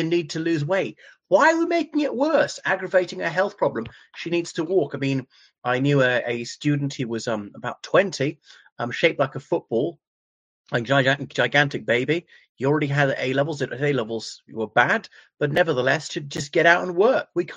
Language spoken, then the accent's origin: English; Ireland; from Ireland.